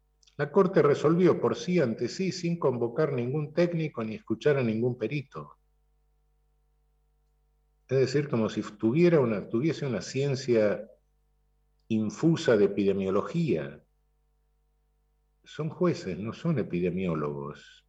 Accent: Buenos Aires, Argentina

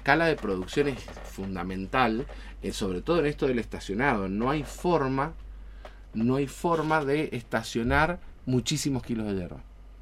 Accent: San Juan, Argentina; Nosotros por ahí pensamos en una selva y se nos viene como buenos sanjuaninos el Pinar.

